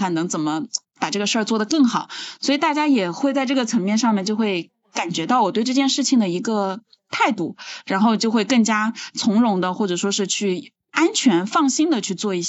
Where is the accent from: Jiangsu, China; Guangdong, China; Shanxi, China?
Jiangsu, China; born there; 我本来是在农村出生的，就是我们那个年代，都是、虽然我也才31、32岁，就我们那个年代，其实农村还是比较重男轻女的，就在江苏的农村啊